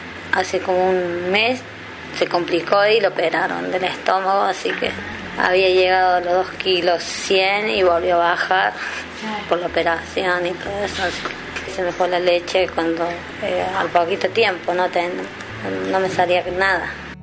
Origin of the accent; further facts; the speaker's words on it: Santa Rosa de Calamuchita, Córdoba, Argentina; Yo soy del interior, de Santa Rosa de Calamuchita.